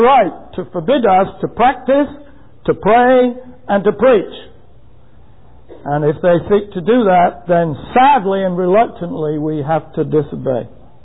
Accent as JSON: {"language": "English", "region": "England", "country": "United Kingdom", "said": "I said to him, being English doesn't make me a Christian."}